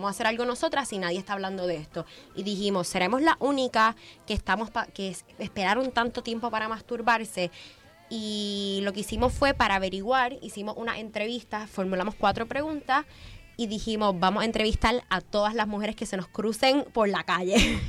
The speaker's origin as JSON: {"language": "Spanish", "country": "Puerto Rico", "moved": "as an adult", "lives_now": "Spain", "said": "Yo soy de Puerto Rico"}